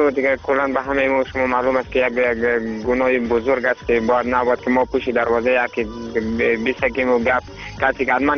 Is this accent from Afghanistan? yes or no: yes; Afghanistan; همه ما شما افغان هستیم